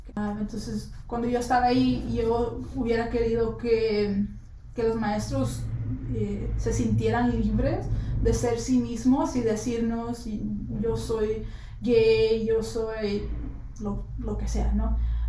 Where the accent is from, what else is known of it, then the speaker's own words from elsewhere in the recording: New York, United States; Lo que más me encanta del barrio Wakefield es que siempre ha sido para mí un ambiente acogedor, ¿no? Un ambiente donde me siento en casa. Ahí crecí, ahí aprendí a andar en bicicleta.